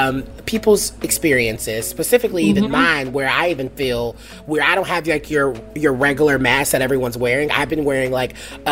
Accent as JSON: {"language": "English", "town": "Nashville", "region": "Tennessee", "country": "United States", "said": "I'm from Nashville. People weren't thinking about Nashville about 3 or 4 or 5 years ago"}